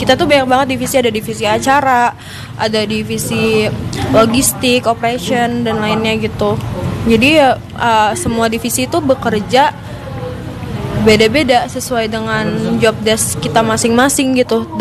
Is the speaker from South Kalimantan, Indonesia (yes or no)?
no; Bandung, West Java, Indonesia; Gue dari Bandung.